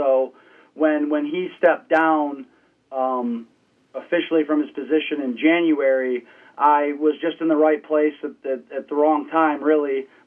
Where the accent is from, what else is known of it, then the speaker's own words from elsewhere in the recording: South Lyon, Michigan, United States; So I'm originally from South Lyon, and that's where I started playing lacrosse. And I graduated from South Lyon in 2012.